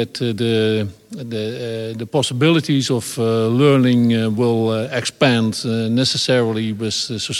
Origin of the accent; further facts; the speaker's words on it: Netherlands; English is a second language; I'm from the Netherlands